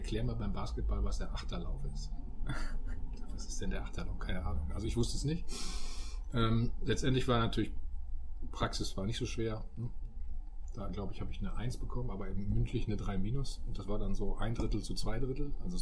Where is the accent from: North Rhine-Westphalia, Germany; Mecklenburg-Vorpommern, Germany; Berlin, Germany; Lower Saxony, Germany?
North Rhine-Westphalia, Germany; Bad Salzuflen; also born or lived in Herford; now in Hamburg, Germany; seit über 15 Jahren in Hamburg, geboren in Ostwestfalen, in Herford, aufgewachsen in Bad Salzuflen, in einer Kurstadt, was für junge Leute damals nicht so prickelnd war